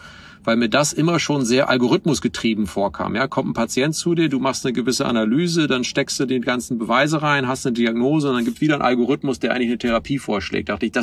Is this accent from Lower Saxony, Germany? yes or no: yes; Oldenburg, Lower Saxony, Germany; Und kam dann so auf so ein Footprint von irgendwie meiner Heimatstadt, Oldenburg. Die hat so 160.000 Einwohner.